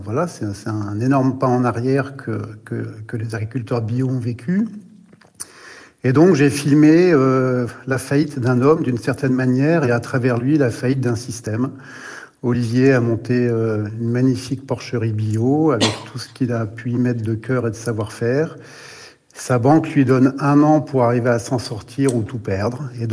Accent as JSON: {"language": "French", "region": "Brittany", "country": "France", "said": "Je suis originaire de Bretagne."}